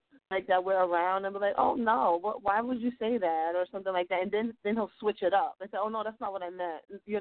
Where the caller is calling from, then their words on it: Queens, New York, United States; from Queens, New York.